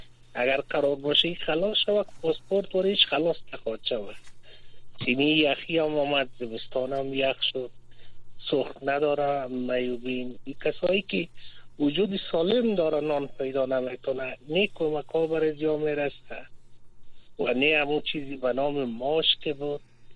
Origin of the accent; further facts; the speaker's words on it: Kabul, Afghanistan; از کابل هستم و شرطلای وزیر آباد … نام است.